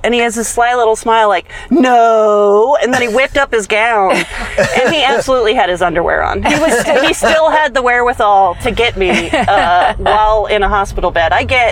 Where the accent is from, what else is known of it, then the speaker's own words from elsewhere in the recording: Napa, California, United States; Because I am from Napa, a neighboring city to Petaluma.